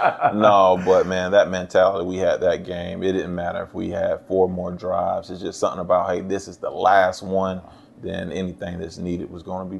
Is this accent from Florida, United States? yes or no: yes; St. Augustine, Florida, United States; he actually came and ran a track meet at my hometown, St. Augustine, Florida, at our high school.